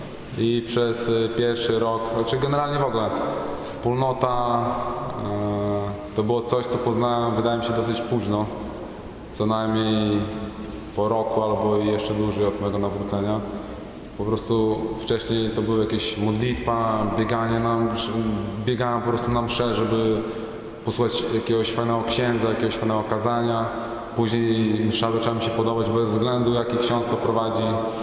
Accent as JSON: {"language": "Polish", "town": "Białystok", "region": "Podlaskie Voivodeship", "country": "Poland", "said": "Pochodzę z Białegostoku i jestem we wspólnocie już 2,5 roku."}